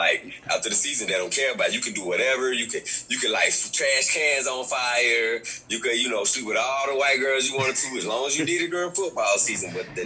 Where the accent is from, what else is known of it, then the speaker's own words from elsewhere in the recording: Valdosta, Georgia, United States; growing up in Valdosta is so